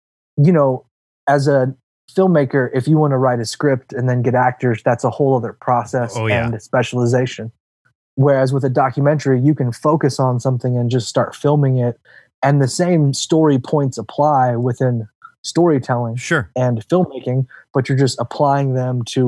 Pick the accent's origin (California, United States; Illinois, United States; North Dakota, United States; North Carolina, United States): Illinois, United States; And so I studied at my hometown college, which was Southern Illinois University.